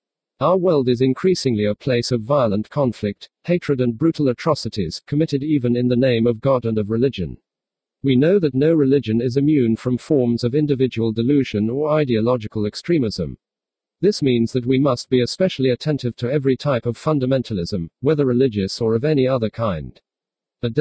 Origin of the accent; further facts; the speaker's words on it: San Bernardino, California, United States; My hometown is San Bernardino. My local regional area is called the Inland Empire.